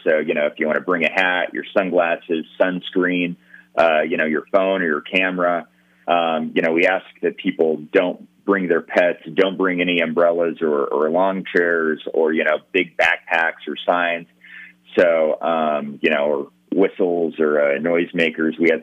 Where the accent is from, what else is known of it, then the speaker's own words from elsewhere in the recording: Elko, Nevada, United States; I mean, growing up in Elko, one of my favorite things to eat always was chorizo at the Star Hotel